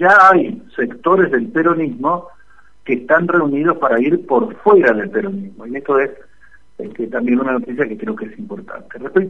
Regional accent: Argentina; somos muchos los argentinos

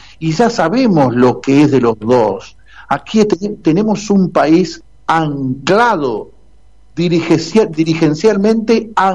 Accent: Argentina

